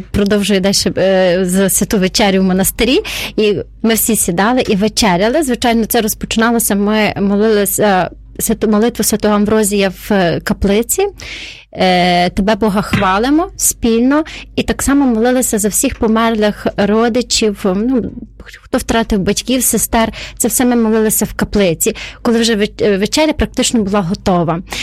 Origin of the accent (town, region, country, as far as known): Ternopil, Ternopil Oblast, Ukraine